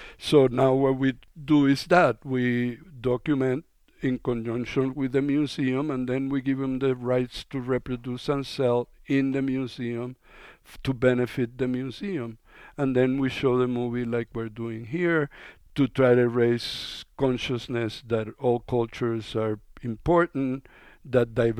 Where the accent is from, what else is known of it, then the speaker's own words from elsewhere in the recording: Puerto Rico; also born or lived in Cuba; Well, I'm Cuban, and I grew up in Puerto Rico, and I've, you know, this is my third home.